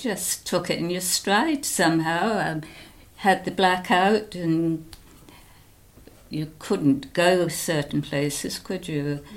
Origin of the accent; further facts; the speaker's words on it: Heybridge, East of England, United Kingdom; born there; I was born in Heybridge and later moved to Malden in 1959.